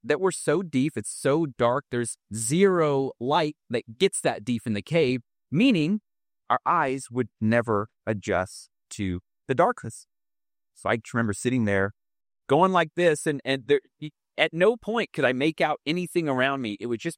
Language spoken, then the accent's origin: English; Kansas City, Missouri, United States; I'm from Kansas City, Missouri, so it's about 3.5 hours north of Branson. So I grew up making a lot of trips to that area